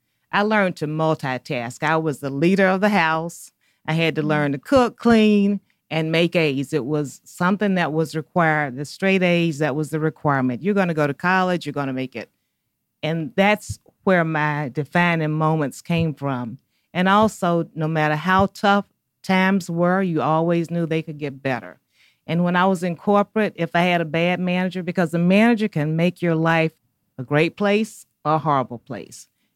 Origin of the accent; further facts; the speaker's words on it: Atlanta, Georgia, United States; I grew up in Atlanta. I'm from Atlanta.